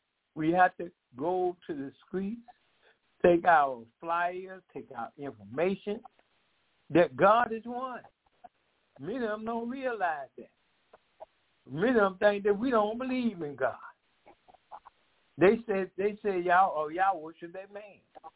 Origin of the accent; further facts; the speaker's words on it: Puerto Rico; I'm from Puerto Rico. I'm a human being.